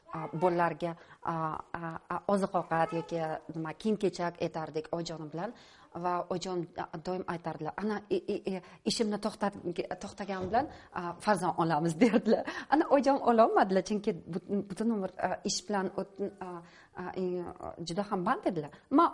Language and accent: Uzbek; Samarkand, Samarqand Region, Uzbekistan; also born or lived in Bukhara / Tashkent; Asli bizlar Buxorolik. Men Buxoroda tug'ilganman, lekin Samarqandda o'sganman. Keyin Toshkentga ko'chganmiz. Ishlar bilan, o'qishlar bilan Toshkentga ko'chganmiz.